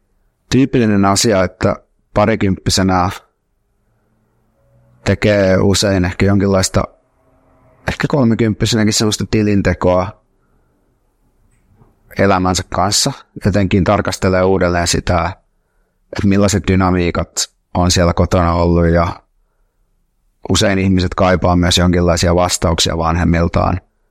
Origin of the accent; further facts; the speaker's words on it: Turku, Southwest Finland, Finland; vaikka mä oon Turusta